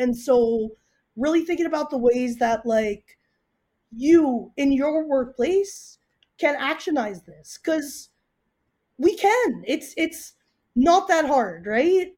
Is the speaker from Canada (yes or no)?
yes; Canada; This idea that we as Canadian labor, as Canadian workers, need to stop handling anything that has anything to do with Israel.